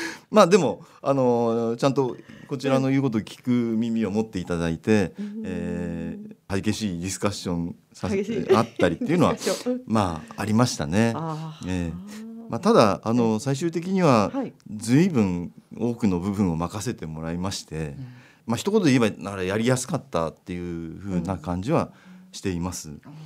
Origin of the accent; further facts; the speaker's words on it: Gunma, Japan; この地元群馬県を大いに盛り上げていきたいな